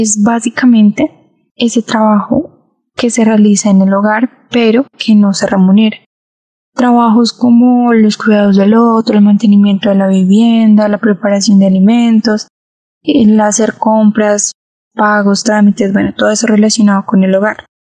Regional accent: Colombia

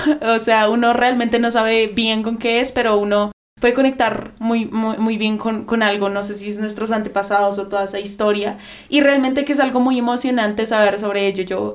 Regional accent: Cucunúa, Cundinamarca, Colombia; yo vengo de Cucunúa, un pueblito escondido en Cundinamarca, ancestral, autóctono, con calles empedradas, casas pintadas del mismo color.

